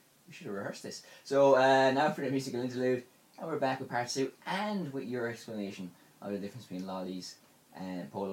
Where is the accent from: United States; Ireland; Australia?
Ireland; I'm from Ireland.